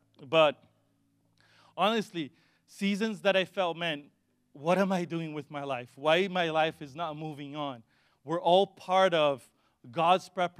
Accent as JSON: {"language": "English", "country": "Brazil", "second_language": "English", "said": "I'm trying hard here because I come from Brazil."}